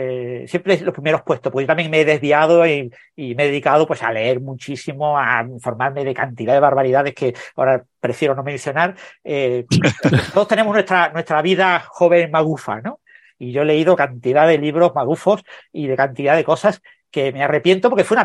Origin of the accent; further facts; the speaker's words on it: Mijas, Andalusia, Spain; born there; yo nací en Mijas, es un pueblo pequeño de la costa sur de Málaga, la costa sur de España.